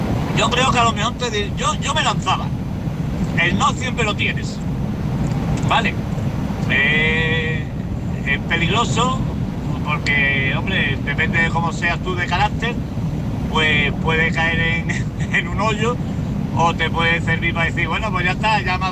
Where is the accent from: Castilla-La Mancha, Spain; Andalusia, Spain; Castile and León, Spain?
Andalusia, Spain; como andaluz que soy, pues siempre me he metido.